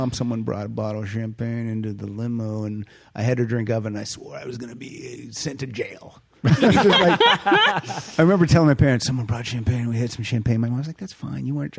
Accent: Pennsylvania, United States; I'm from Pennsylvania.

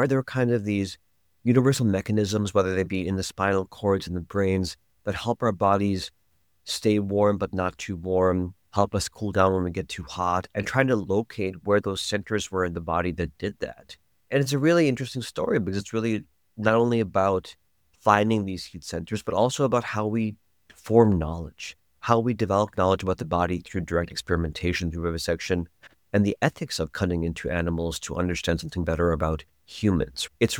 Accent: Mexico; my family's from Indonesia, my family's from Mexico, I'm from Mexico, we can just handle this, right?

